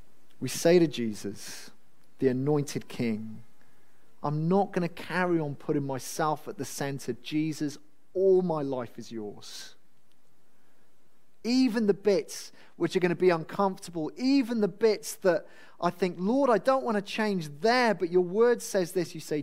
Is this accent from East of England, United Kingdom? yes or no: no; Wales, United Kingdom; And as a Brit, as a Welshman, I find it a bit uncomfortable.